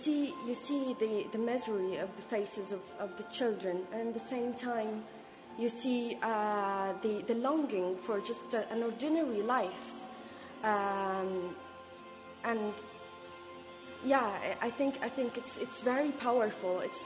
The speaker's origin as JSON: {"language": "English", "town": "Jabalia", "region": "Gaza Strip", "country": "Palestine", "tie": "born or raised there", "said": "I'm a Palestinian from Gaza, born and raised in Jabalia refugee camp."}